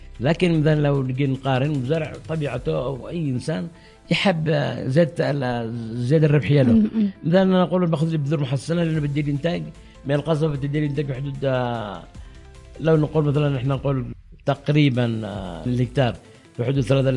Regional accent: Yemen; مثلا لو نلاحظ عندنا في اليمن أمطار تأتينا على خلال موسمين

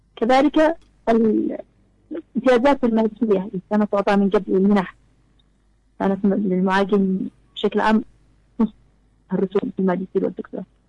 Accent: Yemen; وكذلك سنك ضعيف ومكلف عندنا في اليمن مقارنة بغيره من الدول.

